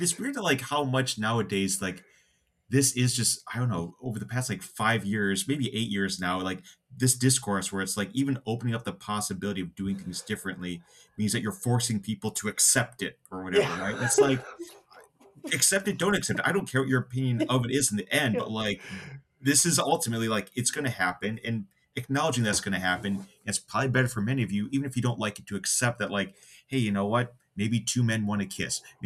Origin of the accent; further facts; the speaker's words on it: United States; now in Canada; I'm an American dual citizen, U.S. Canadian.